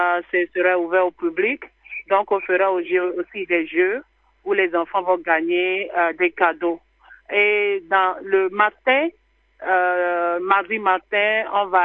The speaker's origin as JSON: {"language": "French", "country": "Togo", "said": "n'importe où nous sommes dans le monde, en tant que Togolais ou bien Africains, aimons-nous les uns les autres."}